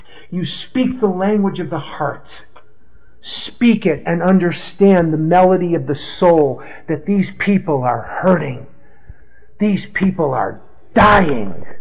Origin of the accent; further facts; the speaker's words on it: Chicago, Illinois, United States; Now, I'm born and raised in Chicago, where the Shedd Aquarium is. I'm born and raised there, and I love the taste.